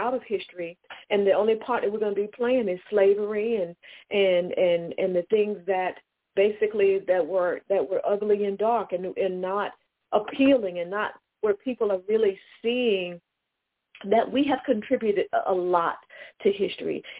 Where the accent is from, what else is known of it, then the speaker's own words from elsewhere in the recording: Chesapeake, Virginia, United States; I grew up in the Fairfield Parkwood section of Chesapeake, Virginia, because we're coming from the Virginia Beach, Chesapeake area.